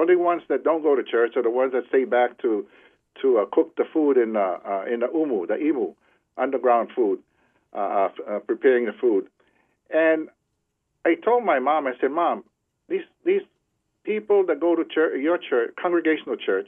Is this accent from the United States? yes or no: no; Samoa; I was like that when I was growing up in Samoa.